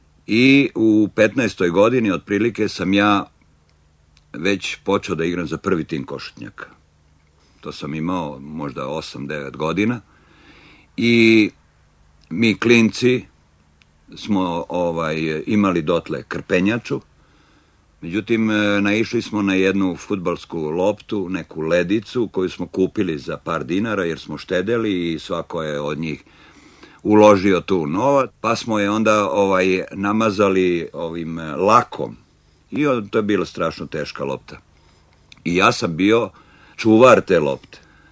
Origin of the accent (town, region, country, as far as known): Zemun, Belgrade, Serbia; born or raised there